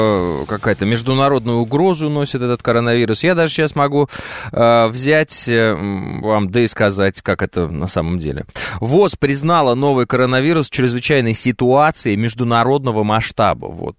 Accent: Oral, West Kazakhstan Region, Kazakhstan; Вот я, например, из Уральска родом, да, это Западно-Казахстанская область

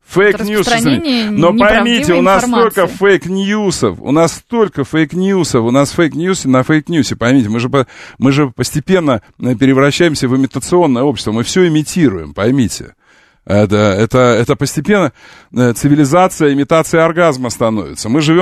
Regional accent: Moscow, Russia; Мы такие, мы щедрые, москвичи очень щедрые.

